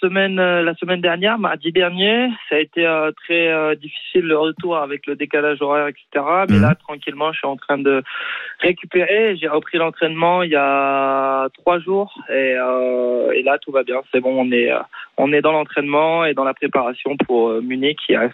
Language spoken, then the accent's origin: French; Boulogne, Hauts-de-France, France; je suis né à Boulogne, je suis un pur produit de Boulogne, ça c'est sûr.